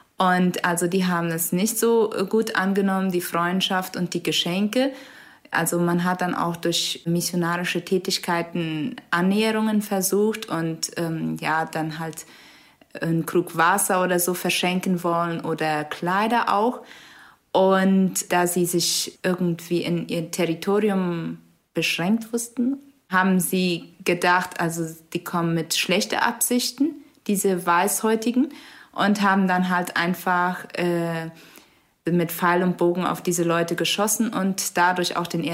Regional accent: Boquerón, Paraguay; Ich komme aus Paraguay, einer Mennonitenkolonie in Chaco. Kolonie Fernheim heißt sie. Ich bin 26 Jahre alt

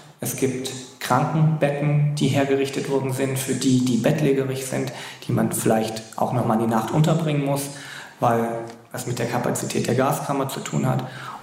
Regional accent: Saxony, Germany; Das ist eine Luftbildaufnahme meiner Heimatstadt aus dem Jahr 1927.

